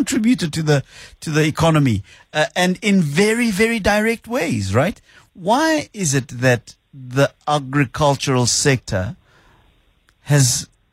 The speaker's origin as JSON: {"language": "English", "town": "Pretoria", "region": "Gauteng", "country": "South Africa", "said": "I come from Pretoria"}